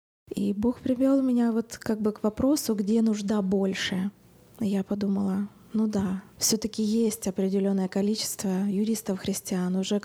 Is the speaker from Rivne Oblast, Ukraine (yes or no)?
yes; Rivne, Rivne Oblast, Ukraine; в городе Ровно. Это мой родной город. Я там родилась и выросла, и меня там все знают. Если я с 8 лет ходила в баптистскую церковь там